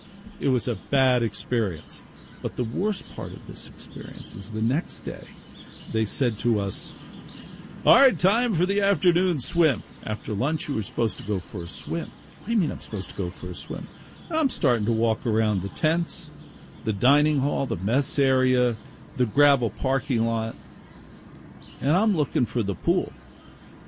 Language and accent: English; Maplewood, New Jersey, United States; I grew up in Maplewood, New Jersey, where the scariest thing that happened is if they forgot to pick up the trash on Wednesday.